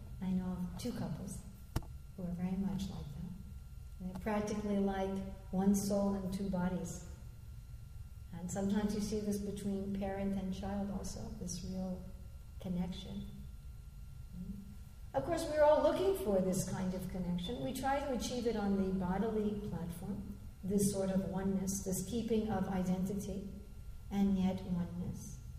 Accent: United States; And I was raised in America. I'm sure you could tell that after I said one or two sentences.

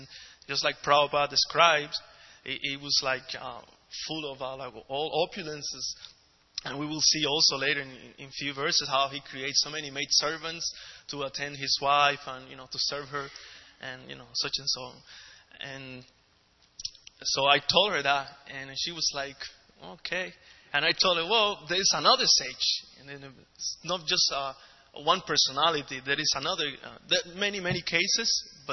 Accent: Cuba; since I come from Cuba, there's a lot of people

